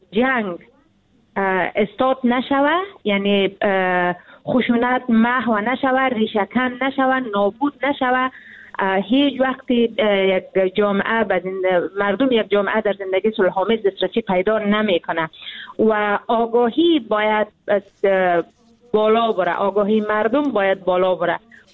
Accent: Afghanistan; شخصا ما خودم نسل جنگ هستم، در جنگ تولد شدیم، در جنگ بزرگ شدیم، یک مقدار عمر خود بسیار کوتاه به خاطر رسیدن به صلح سپری کردیم و باز هم به جنگ انجامیده که تا حال جنگ در افغانستان جریان داره.

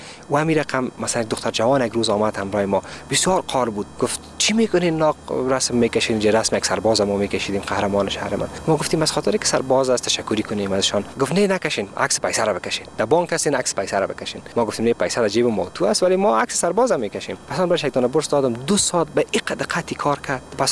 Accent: Afghanistan; اگه میگیم از افغانستان هستیم

